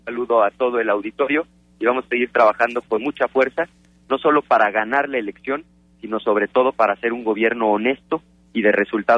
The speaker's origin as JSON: {"language": "Spanish", "region": "Querétaro", "country": "Mexico", "tie": "born or raised there", "said": "Yo, tú sabes, crecí en Querétaro, ahí estudié la primaria, la secundaria, prepa, la universidad. En Querétaro conocí a quien hoy es mi esposa, en Querétaro nacieron mis hijos, vive mi familia."}